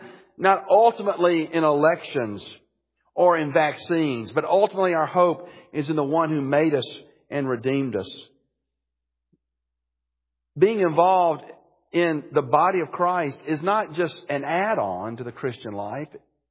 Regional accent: Birmingham, Alabama, United States; and I grew up in Alabama, in Birmingham.

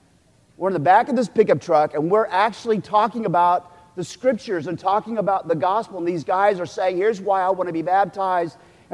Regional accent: Oklahoma, United States; born there; Because, you know, I was born in Oklahoma, and every Oklahoman in 1979 when I joined the military was Christian.

